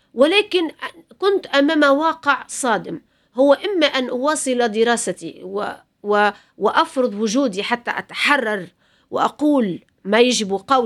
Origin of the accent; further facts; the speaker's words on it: Medenine, Tunisia; أنا تربيت في الجنوب التونسي تحديدا ولاية مدنين، وطرق الشعر بابي منذ كنت يافعة